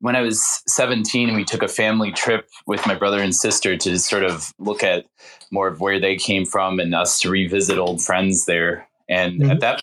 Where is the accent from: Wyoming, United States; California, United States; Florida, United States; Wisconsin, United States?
Wisconsin, United States; Milwaukee; So I'm from Milwaukee, Wisconsin. Grew up in a family of 4 children.